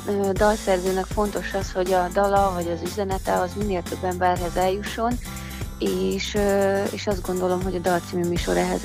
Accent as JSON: {"language": "Hungarian", "region": "Southern Slovakia", "country": "Slovakia", "lives_now": "Hungary", "said": "én a Felvidékről származom, nem tudtam hazamenni a temetésére."}